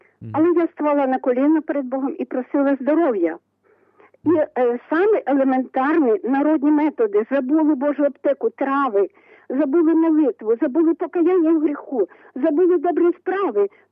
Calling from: Rivne, Rivne Oblast, Ukraine; Місто Рівне

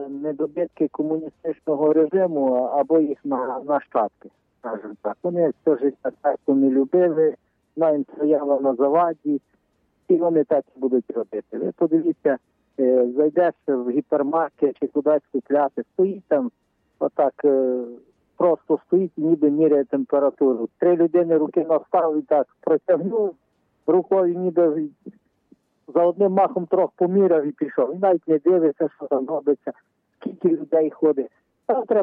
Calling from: Lviv, Lviv Oblast, Ukraine; зі Львова.

